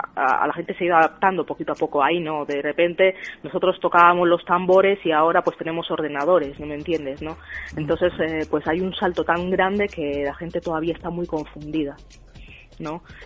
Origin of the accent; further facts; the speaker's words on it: Equatorial Guinea; he estado una temporada en mi tierra, ¿no? En Guinea.